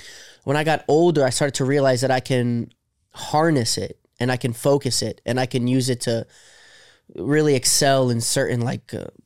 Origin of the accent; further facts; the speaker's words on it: New Jersey, United States; born there; moved away as an adult; also born or lived in New York City / South Florida; now in Los Angeles, United States; I was born in Jersey. I lived in New York City for like as a young adult. Then I lived in South Florida for 8 years. And now I live in LA and Vegas.